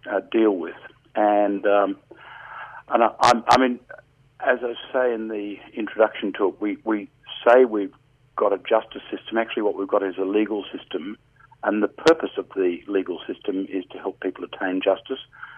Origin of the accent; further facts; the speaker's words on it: Australia; I am an Australian and I feel embarrassed when I look at what our country is doing.